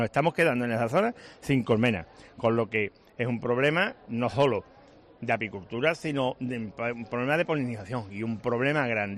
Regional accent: Málaga, Andalusia, Spain; Yo soy de Málaga.

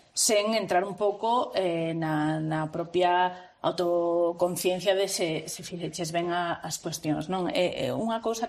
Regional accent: Lugo, Galicia, Spain; esos que somos de Lugo de verdad, de toda a vida, de pura cepa

